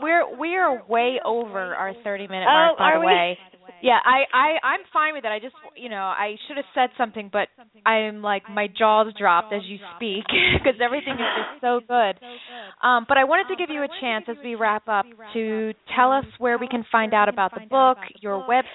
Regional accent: Philadelphia, Pennsylvania, United States; I'm from Philadelphia too

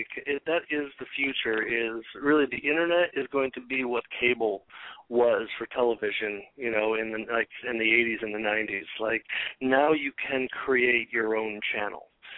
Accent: Ann Arbor, Michigan, United States; now in Flint, United States; Flint, Michigan now. I'm seeing you on Facebook, man. Yeah, I'm from Ann Arbor.

